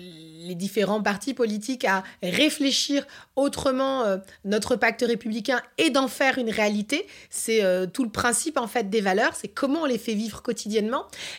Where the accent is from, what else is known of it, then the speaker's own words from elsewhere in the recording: France; en tant que Français et Française, on a de la chance